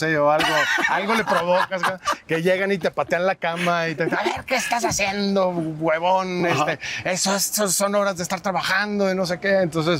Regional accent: Mexico City, Mexico; born there; mi mamá se vino embarazada aquí a la Ciudad de México y vivimos como 6-7 años. Okay. Yo nací aquí en Ciudad de México y me llevaron a registrar a Guadalajara.

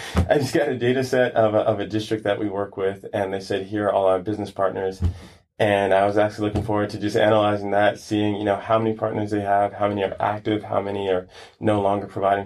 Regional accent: Brooklyn, New York, United States; moved away as an adult; now in California, United States; I grew up in Brooklyn, New York. Mm-hmm. Stayed there until I was about maybe 18, came out to California.

